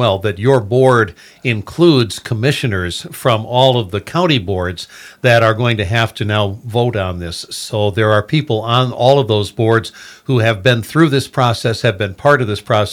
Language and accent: English; Michigan, United States; Yeah, I grew up in Southwest Michigan in the building business. I spent some time in real estate down there.